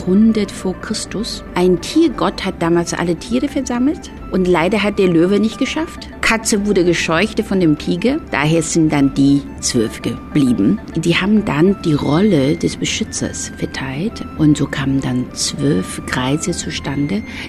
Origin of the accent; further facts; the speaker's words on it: China; German is a second language; now in Berlin, Germany; Ich bin ja in China aufgewachsen, lebe aber schon seit 27 Jahren her.